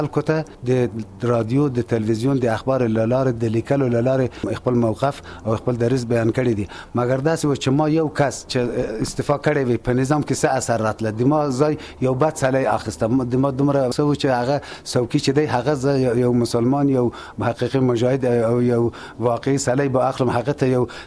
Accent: Ghor, Afghanistan; زه د غور ولایت اوسیدونکی یم. ابتدایي مکتب می د غور ولایت تر شپږم پورې لوستل دي

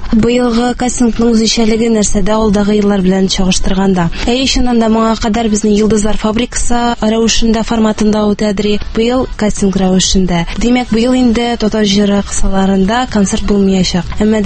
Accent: Almetyevsk, Tatarstan, Russia; born there; Әлмәт районы. Мин Әлмәттән үзем туыстым.

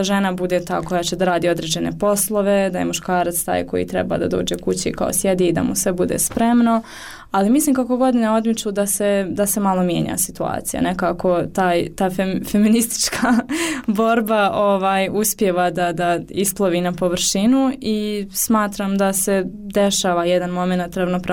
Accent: Sarajevo, Federation of Bosnia and Herzegovina, Bosnia & Herzegovina; jer ja sam ipak iz Sarajeva

